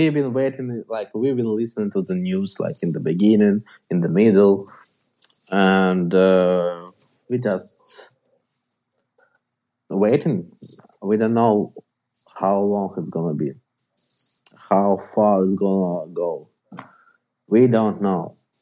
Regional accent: Ukraine; English is a second language; because I'm from Ukraine.

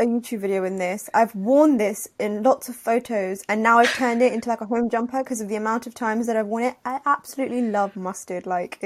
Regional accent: London, United Kingdom; obviously as an immigrant, as a 1.5 gen immigrant, I was brought up in Northwest London.

